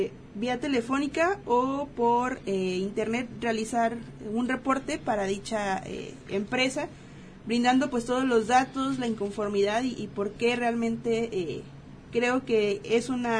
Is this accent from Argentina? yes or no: no; Mexico; porque como buenos mexicanos, o la mala costumbre que nos viene arrasando, pues bueno, no tenemos esa cultura de ahorrar.